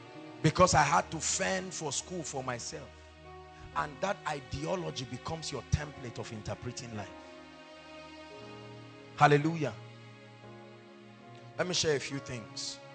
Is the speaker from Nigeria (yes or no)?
yes; Kogi, Nigeria; I come from a family where no one has risen. Excuses here and there. We are from Kogi State, that's why. Excuses here and there. We're from the north, that's why.